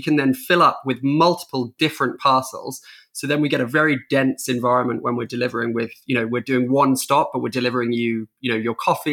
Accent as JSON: {"language": "English", "country": "Netherlands", "tie": "born or raised there", "said": "I grew up in the Netherlands. I have an old Dutch bike."}